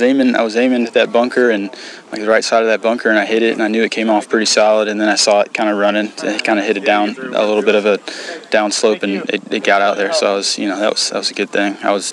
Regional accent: Bolingbrook, Illinois, United States; I grew up in Bolingbrook. I went to Bolingbrook High School, and then we actually moved about 6-7 months ago. We moved to Lyle, which is only about 10 or 15 minutes.

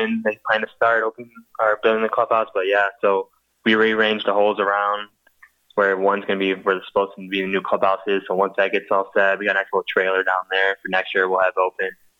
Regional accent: Geneva, Illinois, United States; because I grew up here in Geneva.

